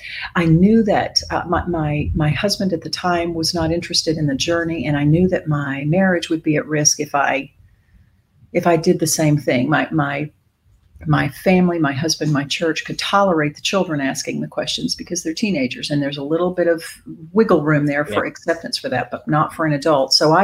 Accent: Southern US, United States; I was born in the South. I grew up in the South. My parents are very religious, Southern Baptist, as you have mentioned, Christian. And I grew up in the faith.

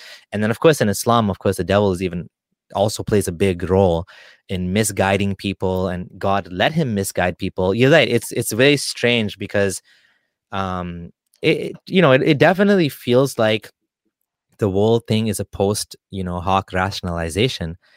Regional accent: Kenya; Like, I'm from Kenya, you know, I was asking my uncle

